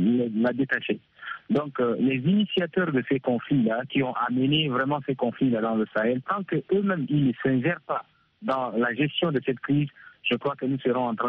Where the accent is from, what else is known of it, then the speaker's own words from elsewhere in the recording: Chad; Parce que chez nous, au Tchad, on dit dans notre arabe local